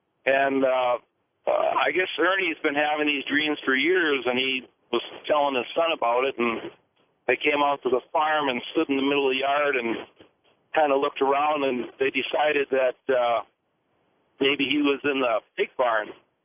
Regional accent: Minnesota, United States; Ian Punnett was the hometown boy there because I'm from Mid-Minnesota.

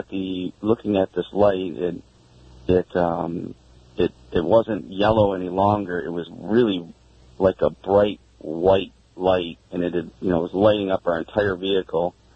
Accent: Saginaw, Michigan, United States; Okay, I'm from the Saginaw, Michigan area.

